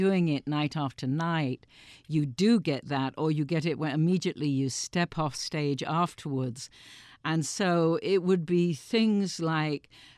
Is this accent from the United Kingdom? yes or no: yes; Nottingham, East Midlands, United Kingdom; accent: Nottingham; my Nottingham accent started coming out, which is where I grew up, in the middle of England.